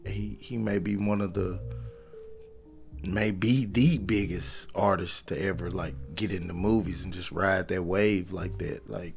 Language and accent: English; the South, United States; You know, I'm from the South, man. I love the South.